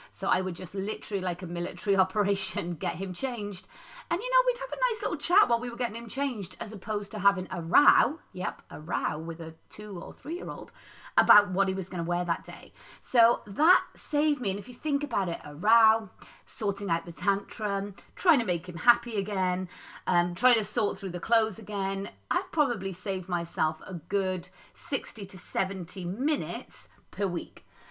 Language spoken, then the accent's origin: English; Wales, United Kingdom; We're Welsh, so we use the word kutchy, which means comfortable.